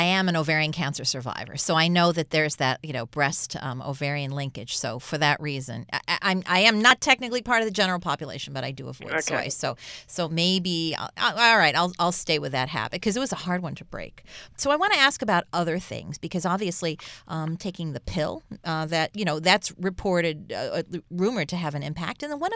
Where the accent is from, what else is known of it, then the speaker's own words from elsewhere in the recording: United States; I'm Japanese American. Soy has been a big part of my diet from growing up all the way.